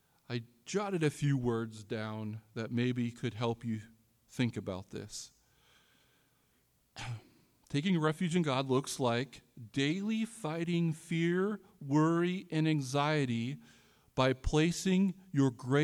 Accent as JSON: {"language": "English", "region": "Iowa", "country": "United States", "said": "I can say that, I'm from Iowa."}